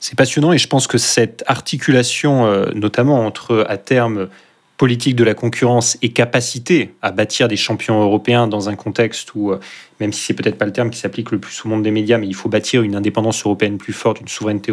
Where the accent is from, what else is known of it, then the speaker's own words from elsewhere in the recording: Auvergne-Rhône-Alpes, France; Moulins, c'est une ville, moi, qui m'est très chère, parce que c'est à côté de là où j'ai grandi, c'est à la préfecture de l'Allier, ce département, donc terre du Bourbonnais, au nord administrativement de la région Auvergne.